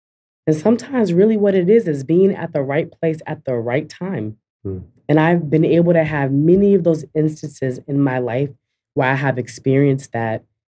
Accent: Boston, Massachusetts, United States; I was born and raised in Boston, and I was born in the inner city of Boston and raised in the inner city of Boston.

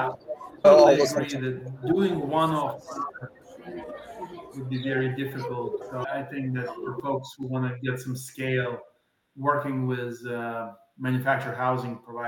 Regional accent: Ukraine; I'm myself from Ukraine and I've been around the world.

